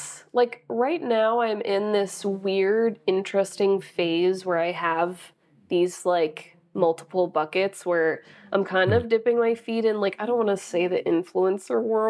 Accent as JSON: {"language": "English", "country": "Canada", "said": "especially being Canadian, it's always a thought of, like, the US"}